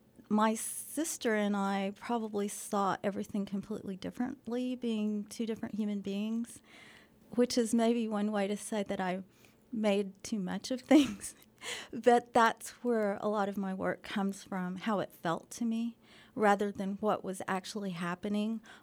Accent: Tahlequah, Oklahoma, United States; I grew up in Tahlequah, Oklahoma. It's about an hour and a half from Fayetteville, the capital of the Cherokee Nation.

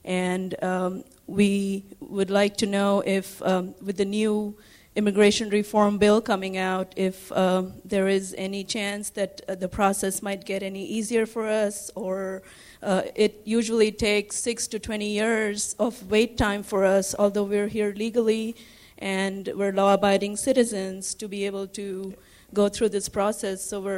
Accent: India; I am originally from India.

